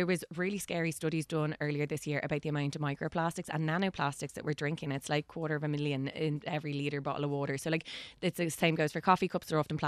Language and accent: English; Bray, County Wicklow, Ireland; I grew up in Bray, it was always going on fire from people coming through for a day trip